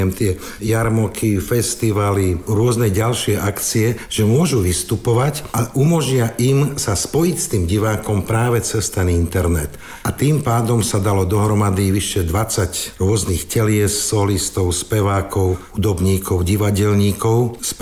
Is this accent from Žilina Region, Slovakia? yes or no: yes; Liptovský Mikuláš, Žilina Region, Slovakia; also born or lived in Prague, Czech Republic; aj keď sme vyrastali v Prahe a aj v tom Liptovskom Mikuláši, tak mamka hovorila aj po česky, otec po slovensky